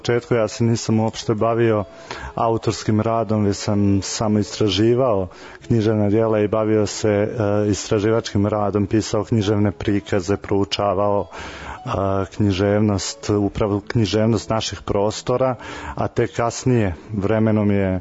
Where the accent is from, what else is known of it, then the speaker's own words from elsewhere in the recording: Sjenica, Šumadija and Western Serbia, Serbia; born there; rođen sam u Sjenici